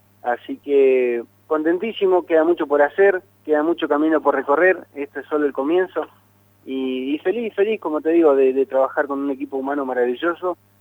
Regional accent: Loncopué, Neuquén, Argentina; agradecido a ustedes por ser difusores de lo que se viene realizando en mi pueblo

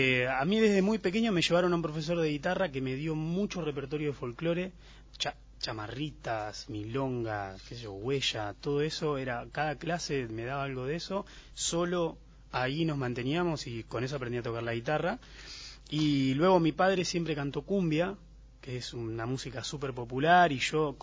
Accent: Luján, Buenos Aires Province, Argentina; Soy de Luján.

